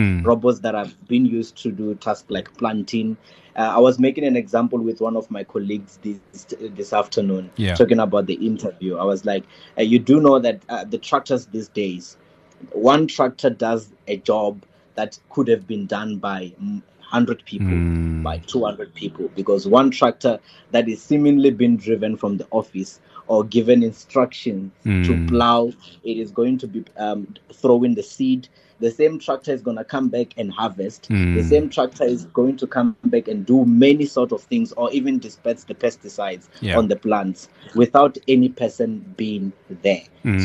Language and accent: English; Limpopo, South Africa; because me, I'm from Venda, and there's only summer and winter there.